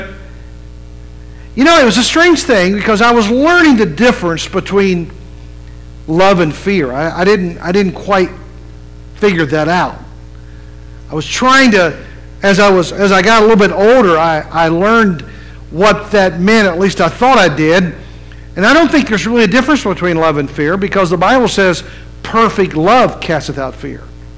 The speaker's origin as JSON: {"language": "English", "region": "West Virginia", "country": "United States", "tie": "born or raised there", "said": "When I was a little boy growing up in West Virginia, my dad at the time, when I was about 7 years old, worked for a trucking company."}